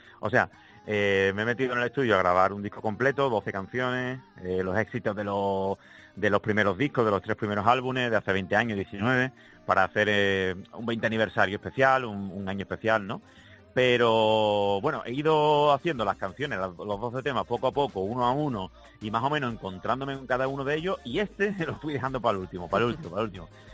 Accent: Huelva, Andalusia, Spain; yo soy de aquí, de Huelva, y así me siento y me he sentido siempre desde que nací.

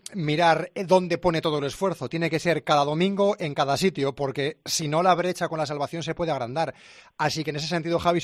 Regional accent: Salamanca, Castile and León, Spain; moved away; Yo soy de Salamanca, llevo 10 años aquí.

